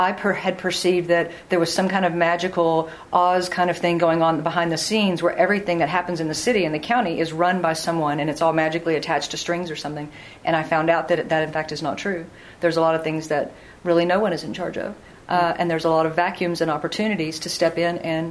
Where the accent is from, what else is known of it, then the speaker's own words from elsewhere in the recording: Galena Park, Texas, United States; I'm from Galena Park, and no one in my family had ever been to college.